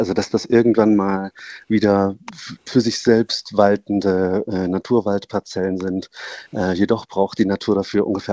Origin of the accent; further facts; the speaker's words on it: Thuringia, Germany; Schon als Kind bin ich unter einem Förster aufgewachsen im Norden Thüringens, im Eichsfeld.